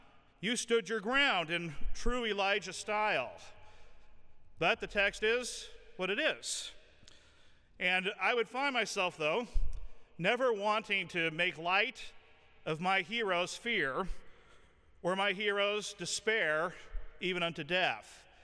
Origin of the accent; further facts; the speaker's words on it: United States; Now, I'm an American raised on Western films